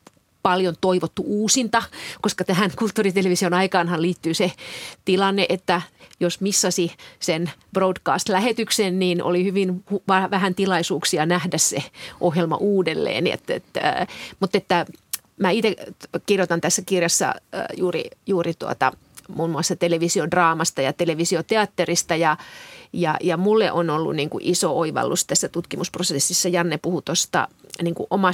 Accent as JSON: {"language": "Finnish", "town": "Kemi", "region": "Lapland", "country": "Finland", "said": "Ja kun mä itse tuun Kemistä, mä olin just tuolloin mennyt kouluun 74"}